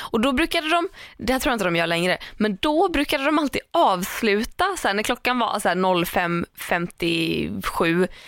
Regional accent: Hult, Västra Götaland County, Sweden; skulle jag ta Hult där jag är ifrån, där går ju inte bussen alltid.

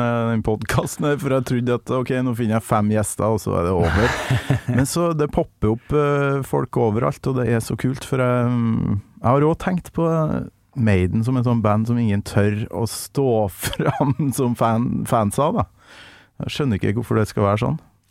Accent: Kolvereid, Trøndelag, Norway; der jeg kommer fra på Kolvered.

